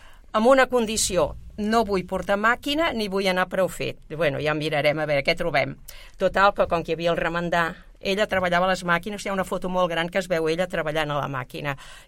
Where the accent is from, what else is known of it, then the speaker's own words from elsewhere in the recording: Barcelona, Catalonia, Spain; also born or lived in Ribera d'Ebre; jo vaig néixer a la Ribera d'Ebre, un poblet molt petitet, però em van dur molt petit aquí a Barcelona, perquè tenien el metge i així. Clar, jo vaig néixer quan pràcticament no feia massa que havia acabat la guerra, sóc del 45